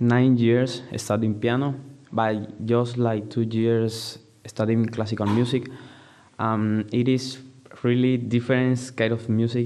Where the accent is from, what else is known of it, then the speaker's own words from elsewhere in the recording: Cartagena, Bolívar, Colombia; English is a second language; now in United States; All right. I'm from Cartagena, Colombia.